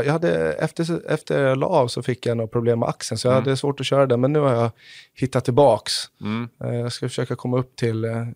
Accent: Huddinge, Stockholm County, Sweden; Jag är från Huddinge utanför Stockholm.

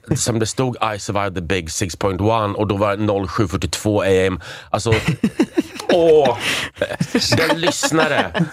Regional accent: Prague, Czechia; now in Sweden; även om jag är då lite nationalistisk såklart, som jag är från Prag

